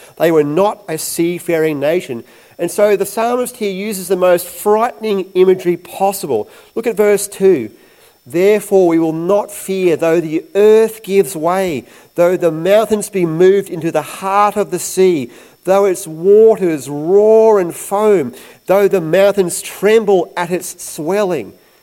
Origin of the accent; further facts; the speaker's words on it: Queensland, Australia; Growing up in Queensland, one of my greatest fears was of the dreaded cyclone.